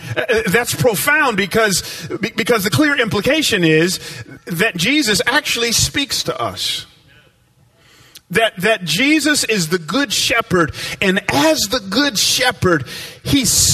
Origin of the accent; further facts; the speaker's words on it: Atlanta, Georgia, United States; I grew up in Atlanta, Georgia, which is the buckle of the Bible Belt, and I went to something every summer called Vacation Bible School.